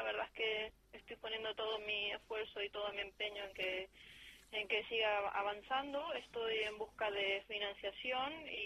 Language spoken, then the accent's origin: Spanish; Argentina; yo como soy de Argentina lo sé muy bien, allí nosotros el aceite de oliva lo utilizamos únicamente para la ensalada